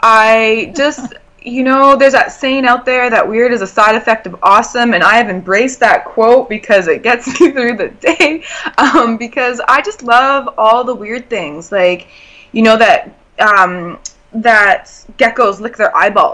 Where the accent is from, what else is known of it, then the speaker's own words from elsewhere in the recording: British Columbia, Canada; And I think it had a lot to do with growing up on the Haida Gwaii and being surrounded by all that beautiful nature and that environment